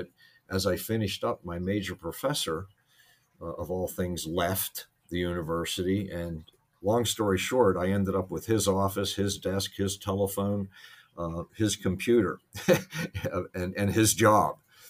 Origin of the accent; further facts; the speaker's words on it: Pittsburgh, Pennsylvania, United States; I grew up in Pittsburgh, and when we said we'd go play out in the woods, it would just be a little strip of trees between, you know, homes in the community that I lived in.